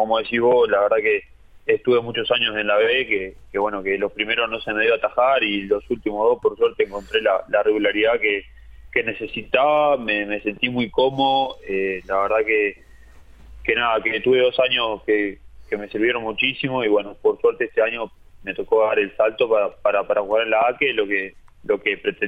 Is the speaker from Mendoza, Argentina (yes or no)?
yes; Mendoza, Argentina; Sí, somos los dos de Mendoza Chico.